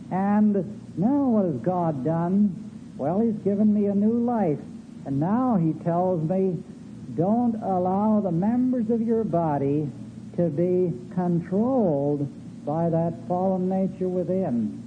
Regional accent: Canada; You know, I'm a Canadian citizen.

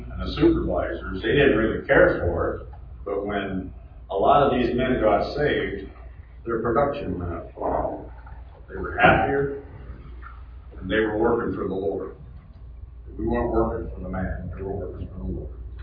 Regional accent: Iowa, United States; I'm from Iowa.

